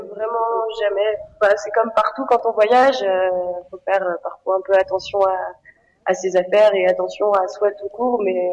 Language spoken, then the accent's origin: French; Tours, Centre-Val de Loire, France; now in Peru; De Tours.